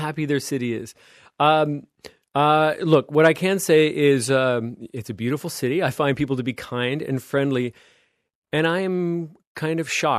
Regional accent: Canada; Look, I come from Canada, and in North America, you know, I thought we are the epicenter of car dependency in the world.

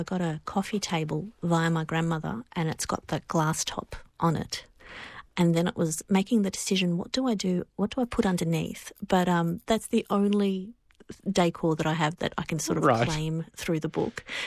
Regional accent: Australia; born there; I am Australian born and I have those, you know, sentiments, and my family who lived overseas and came when the war started, immigrated here

